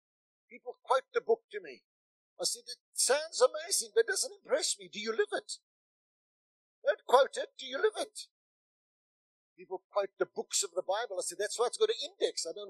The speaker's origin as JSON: {"language": "English", "town": "Grahamstown", "region": "Eastern Cape", "country": "South Africa", "tie": "born or raised there", "said": "I was in Grahamstown, my hometown."}